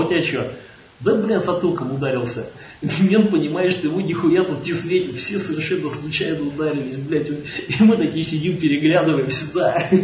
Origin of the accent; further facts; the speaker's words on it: Ryazan, Ryazan Oblast, Russia; Я вот из Рязани.